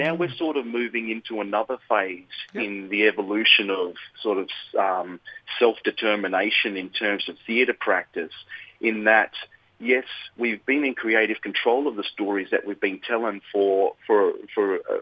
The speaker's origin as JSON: {"language": "English", "region": "Western Australia", "country": "Australia", "said": "I'm from Western Australia. You know, I'm a Noongar man, I'm based in Gimoi, my children are Yidingi and from Murray Island"}